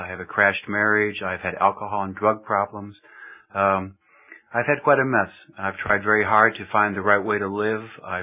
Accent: Illinois, United States; also born or lived in Washington, D.C.; Well, I was born in 55 in Washington, D.C. I was raised in the suburbs of Chicago. I went to college in Illinois

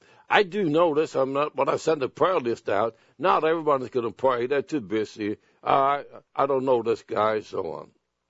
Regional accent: Sweden; moved away as an adult; I was born in Sweden. I lived until I was about 22 years old. And there's one thing in Sweden that I never did like, and that is called jealousy.

